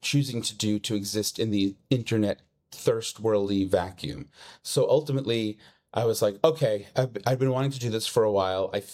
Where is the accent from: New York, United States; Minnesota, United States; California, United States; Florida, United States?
New York, United States; Long Island; My dad's from Brooklyn. My mom's from Queens. Like, we grew up in Long Island, pretty middle class.